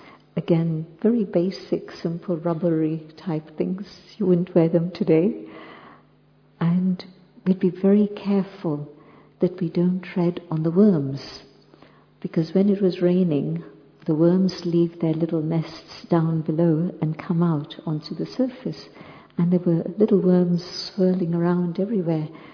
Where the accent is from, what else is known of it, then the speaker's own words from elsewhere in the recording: Pune, Maharashtra, India; born there; I was born in Pune, very soon after partition.